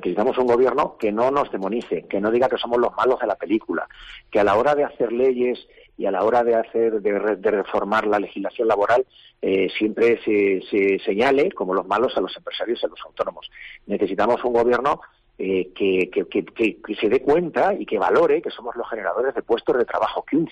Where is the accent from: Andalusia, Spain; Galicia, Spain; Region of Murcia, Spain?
Andalusia, Spain; Málaga; soy muy políticamente incorrecto en Sevilla, porque soy boquerón.